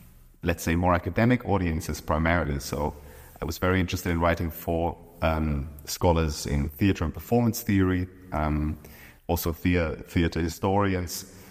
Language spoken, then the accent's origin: English; Oberhausen, North Rhine-Westphalia, Germany; born there; English is a second language; I was born in Oberhausen, which borders Mülheim an der Ruhr.